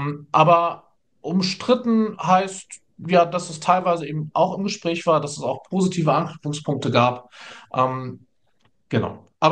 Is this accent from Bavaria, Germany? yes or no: no; Hamburg, Germany; born there; Ich bin Norddeutscher, ich bin gebürtiger Hamburger